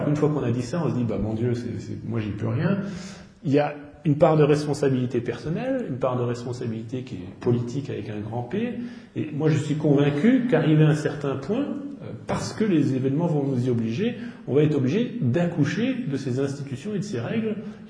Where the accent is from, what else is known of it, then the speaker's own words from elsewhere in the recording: United States; je suis américain moi-même et je vote aux États-Unis